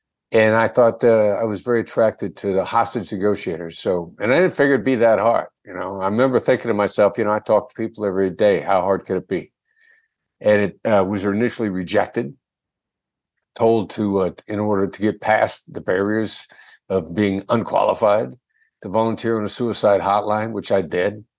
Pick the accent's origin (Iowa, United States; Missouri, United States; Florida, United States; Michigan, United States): Iowa, United States; accent: Iowa Midwestern; I gathered a bit of a New York accent to play it on top of my Iowa Midwestern accent.